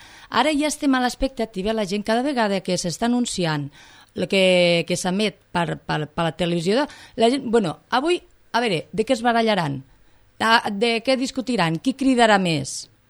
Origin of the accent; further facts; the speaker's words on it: Falset, Catalonia, Spain; Ara resulta que és una cosa del meu poble. Jo Falset lo sento molt al cor. Vale? Soc falsetenca, falsetana